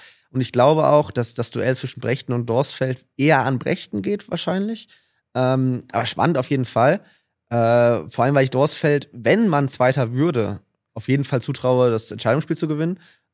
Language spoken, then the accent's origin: German; North Rhine-Westphalia, Germany; ich komme aus Ostwestfalen, aus der Bielefelder Ecke.